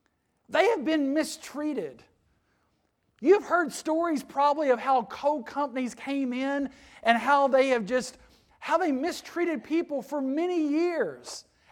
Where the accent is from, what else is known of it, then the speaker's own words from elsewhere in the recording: Kentucky, United States; Me and my wife, we are born and raised in Eastern Kentucky. No, we don't have the accent. You all have the accent, okay? We speak fine. You all have the little accent. But yeah, we are born and raised in Eastern Kentucky.